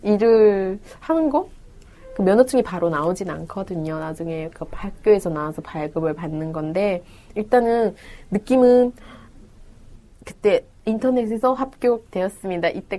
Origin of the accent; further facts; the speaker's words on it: North Korea; now in South Korea; 그때는 좀 제가 북한에서 왔다는 걸 숨기고 싶었어요.